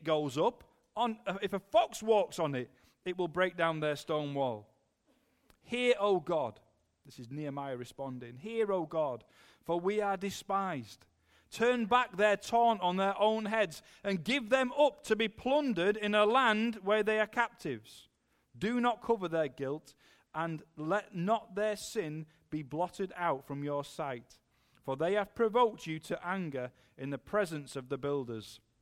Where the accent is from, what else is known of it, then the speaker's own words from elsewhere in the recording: Yorkshire and the Humber, United Kingdom; I'm a Yorkshireman. I'm a Northerner, which coming down south is always interesting for me because everybody accuses me of sounding like Peter Kay.